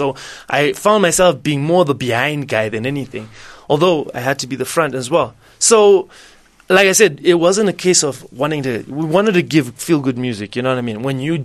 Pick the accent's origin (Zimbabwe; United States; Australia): Zimbabwe; also born or lived in Malawi; We were born in Malawi, but we were raised in Zimbabwe.